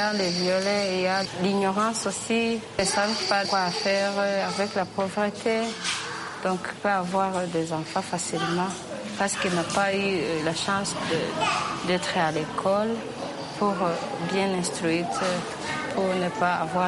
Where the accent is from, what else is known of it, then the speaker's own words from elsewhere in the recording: Kibuye, Western Province, Rwanda; Nous sommes devenus de Kibuye.